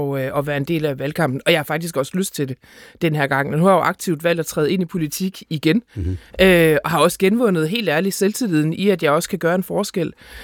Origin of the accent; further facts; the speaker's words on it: North Denmark Region, Denmark; jeg var fra Nordjylland